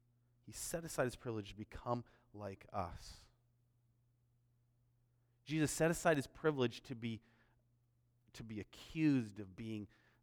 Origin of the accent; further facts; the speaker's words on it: Delta, British Columbia, Canada; I grew up in Delta, and just across 120th Street was Surrey, right?